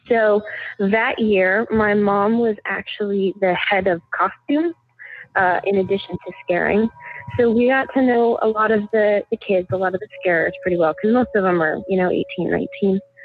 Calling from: Burbank, California, United States; I'm calling from Burbank, California.

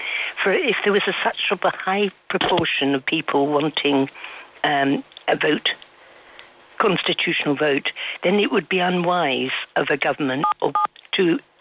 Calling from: Valencian Community, Spain; Costablanca, welcome back.

